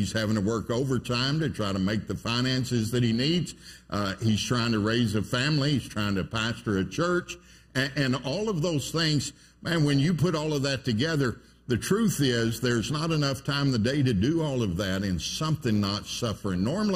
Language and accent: English; Pasadena, Texas, United States; I'm from the Houston area, from Pasadena, Texas.